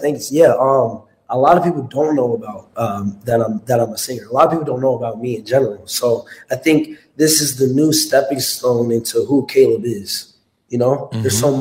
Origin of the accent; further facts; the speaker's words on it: New York, United States; But I'm from New York, but you know, I have a lot. Grew up there.